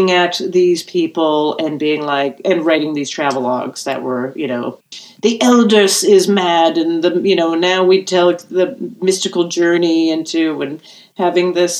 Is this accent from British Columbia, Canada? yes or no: no; Calgary, Alberta, Canada; I grew up in Calgary, Alberta, Canada. There's a comedy club there.